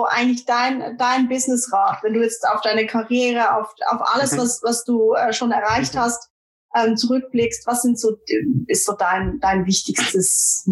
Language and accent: German; Switzerland; das fehlt mir als Schweizerin so ein bisschen.